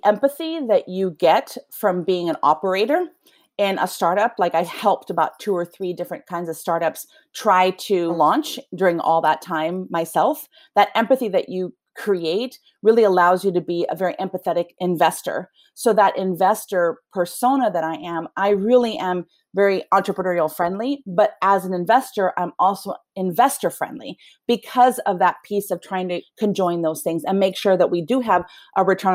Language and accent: English; Venezuela; myself as a Latina, I'm originally from Venezuela and Italian.